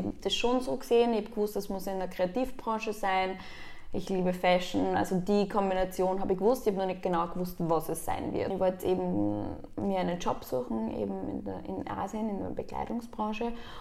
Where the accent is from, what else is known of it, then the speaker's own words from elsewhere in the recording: Upper Austria, Austria; also born or lived in New York; Ja, ich bin am Land aufgewachsen in Oberösterreich.